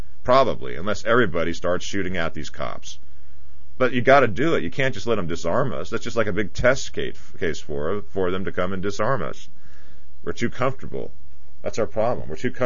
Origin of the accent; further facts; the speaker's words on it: Pensacola, Florida, United States; Last May, the Southern Christian Leadership Conference held a protest in my hometown of Pensacola.